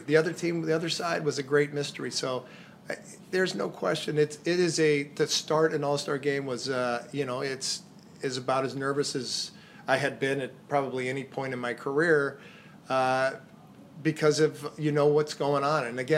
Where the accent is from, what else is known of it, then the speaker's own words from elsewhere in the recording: Santa Clara, California, United States; I grew up in Santa Clara, which is about 40 minutes or less from Oakland.